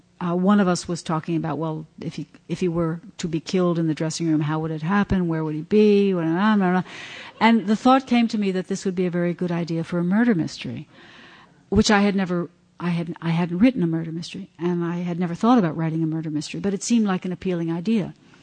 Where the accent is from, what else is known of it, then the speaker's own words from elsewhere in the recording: United States; moved away as an adult; because even I, as an American who has not lived in this country for 40 years and will never live in this country again